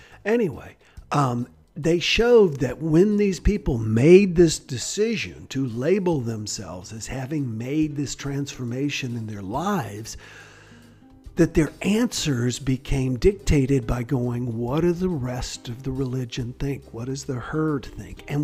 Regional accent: the South, United States; When I was a boy growing up in the South, people were always labeled by their race.

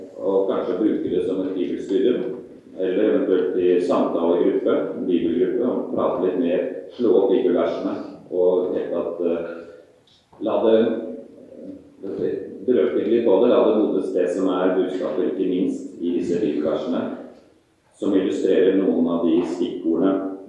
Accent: Oslo, Norway; accent: Eastern Norwegian; now in Kristiansand, Norway; Som dere hører på min dialekt, så jeg egentlig østlandsgutt, altså, fra Oslo. Men bor på tiden, har gjort det i 20 år i Kristiansand.

